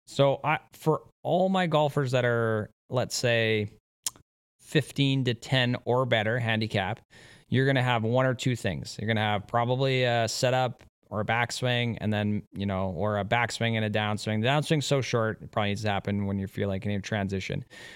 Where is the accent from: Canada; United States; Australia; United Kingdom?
Canada; As a Canadian, we get, you know, beautiful 6 months of our golf season.